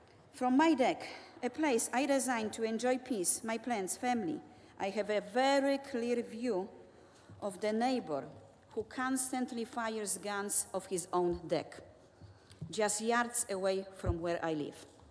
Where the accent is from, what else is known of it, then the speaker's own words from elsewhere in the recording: Poland; moved away as an adult; also born or lived in Chicago; now in United States; I was born in Chicago. When I was 2 years old, my mom took me to Poland, so I was raised in Poland. I got married in Poland.